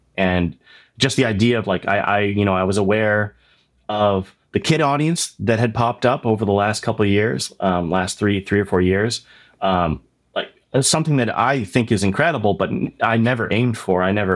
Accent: Oshawa, Ontario, Canada; myself growing up in a small town outside of Toronto, Canada

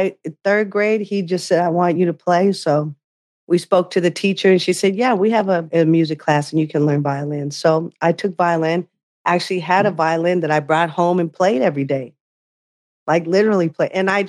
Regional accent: California, United States; And at that time, growing up in the Bay Area, listening to a lot of the artists that lived there.

